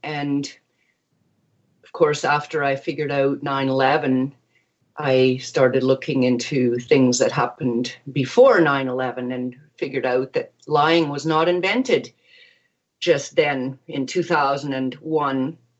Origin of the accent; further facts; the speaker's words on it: Canada; And I come from German parents, immigrants to Canada. I grew up in Canada.